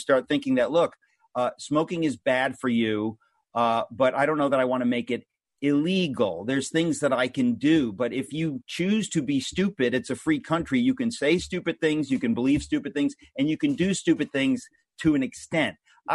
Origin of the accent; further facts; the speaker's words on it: Connecticut, United States; Now, I grew up in Connecticut, so I'm sort of hoping you'll run for governor of Connecticut